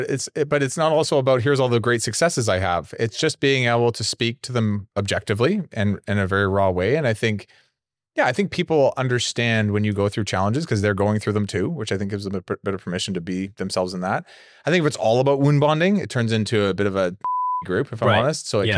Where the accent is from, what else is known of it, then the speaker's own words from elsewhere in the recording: Canada; the way I was brought up as a Canadian, even as a Canadian entrepreneur